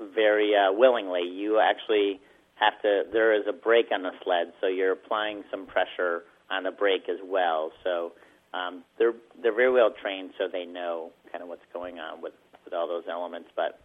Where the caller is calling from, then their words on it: Jericho, Vermont, United States; I'm calling from Jericho, Vermont.